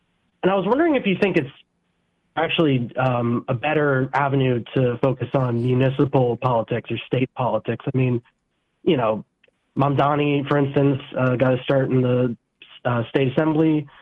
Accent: New Jersey, United States; You were talking about New Jersey earlier, because that's where I'm from.

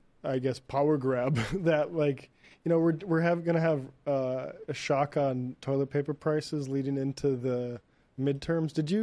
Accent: North Dakota, United States; the governor of my home state, North Dakota

